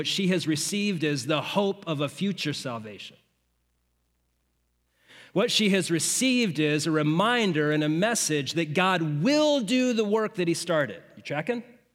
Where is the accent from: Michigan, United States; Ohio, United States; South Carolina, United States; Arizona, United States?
Arizona, United States; Phoenix; I grew up in the West. I grew up here in Phoenix.